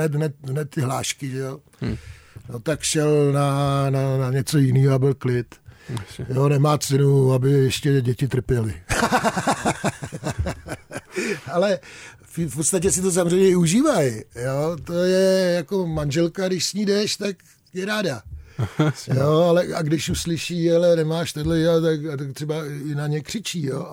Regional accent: Prague, Czechia; protože jsem byl z Prahy

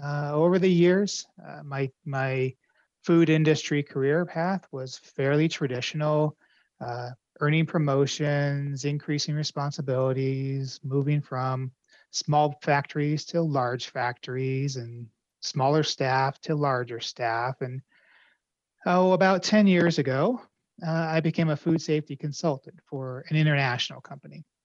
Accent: Colorado, United States; And around the same time, in my home state of Colorado, recreational cannabis became legal.

